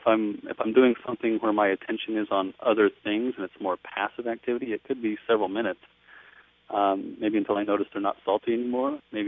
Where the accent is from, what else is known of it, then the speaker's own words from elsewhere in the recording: Colorado, United States; I'm from Colorado.